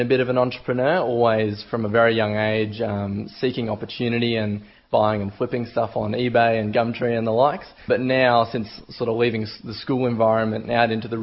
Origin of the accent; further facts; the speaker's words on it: Toowoomba, Queensland, Australia; growing up in the Toowoomba business community and stepping into the business community since leaving that school environment